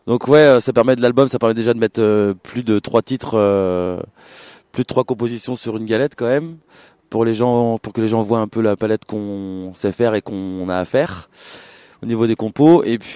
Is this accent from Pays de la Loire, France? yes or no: yes; Nantes, Pays de la Loire, France; Donc, on est nantais, encore une fois.